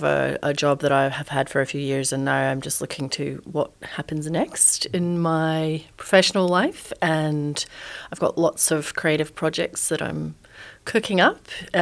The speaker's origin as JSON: {"language": "English", "town": "Edinburgh", "region": "Scotland", "country": "United Kingdom", "tie": "born or raised there", "said": "I probably have struggled with mental ill health since I was a wee girl growing up in Scotland. You might hear a bit of an accent there. I grew up in Edinburgh"}